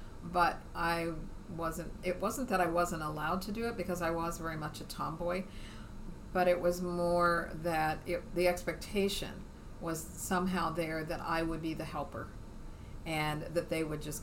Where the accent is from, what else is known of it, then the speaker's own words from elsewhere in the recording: Indiana, United States; also born or lived in Mississippi / Arkansas; I mean, I grew up in Indiana. I moved south. I lived in Mississippi and Arkansas as a teenager, and then moved back north again.